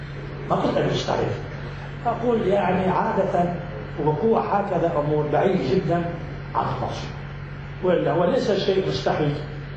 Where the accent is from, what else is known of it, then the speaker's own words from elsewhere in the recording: Lebanon; شوف عندنا في لبنان، شوف عندنا احنا عاداتنا عادات مسيحيه